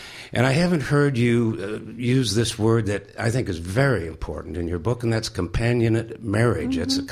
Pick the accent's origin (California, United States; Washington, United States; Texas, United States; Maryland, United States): California, United States; San Francisco; I'm from San Francisco.